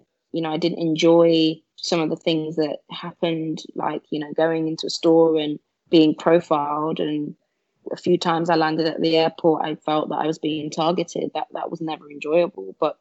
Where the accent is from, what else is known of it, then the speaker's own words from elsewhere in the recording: England, United Kingdom; I see myself as British as much as anyone else who's raised in England. But I'm also, you know, quite clearly Nigerian.